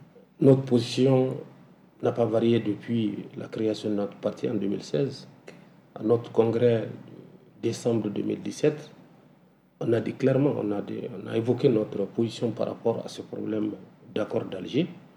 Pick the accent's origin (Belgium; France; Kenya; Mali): Mali; Mais en tant que Malien, en tant qu'observateur, il est de mon devoir aussi de dire mon point de vue